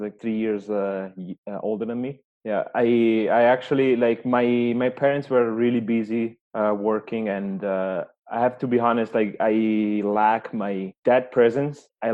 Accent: Como, Lombardy, Italy; now in Canada; I was born and raised in Italy in a town called Como.

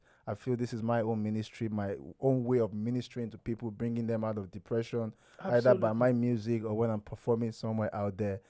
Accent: Lagos, Nigeria; born, raised in Lagos from Edo State, both families.

